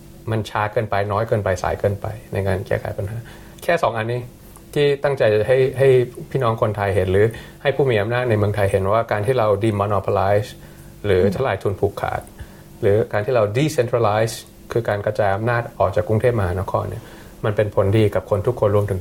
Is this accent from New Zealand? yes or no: yes; New Zealand; โตมาในภูมิภาคนี้โตมาในนิวซีแลนด์